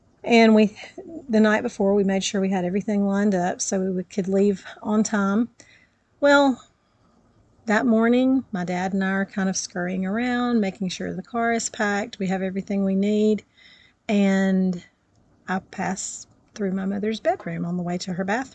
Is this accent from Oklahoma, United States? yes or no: no; Georgia, United States; We are from Georgia. We were there.